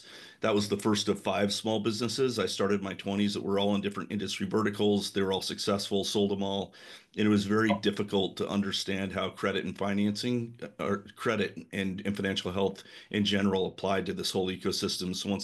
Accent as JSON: {"language": "English", "region": "Idaho", "country": "United States", "also_born_or_lived": "Utah", "said": "And I was from Idaho. This was at the time I was living in Utah."}